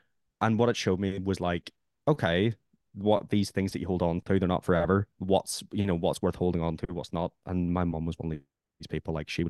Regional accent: Derry, Northern Ireland, United Kingdom; I'm 25, and I grew up in Derry, up in the north, and was there until, well, was in the north until about 18 months ago. Did the typical thing, you know, grew up in Derry and then went to Belfast for university.

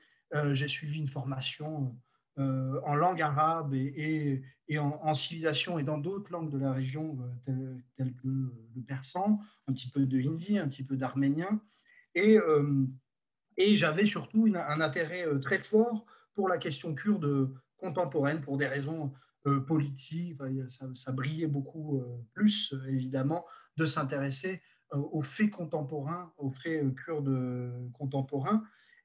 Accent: Auvergne-Rhône-Alpes, France; Alors, je viens d'un petit lieu de France qui s'appelle la Drôme, hein, et dans la Drôme semi-rurale des années 1980

